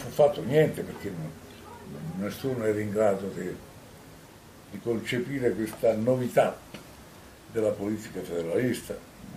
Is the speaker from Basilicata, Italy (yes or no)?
no; Tolfa, Lazio, Italy; nelle lingue in particolare conosco l'italiano, il romanesco, il dialetto di Tolfa che è il mio paese d'origine, un po' lo spagnolo, francese